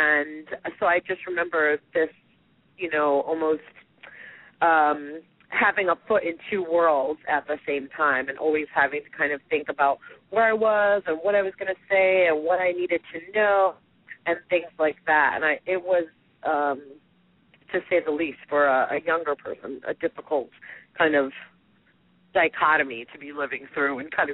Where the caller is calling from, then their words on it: Cherry Hill, New Jersey, United States; I'm calling from Cherry Hill, New Jersey, just outside of Philadelphia.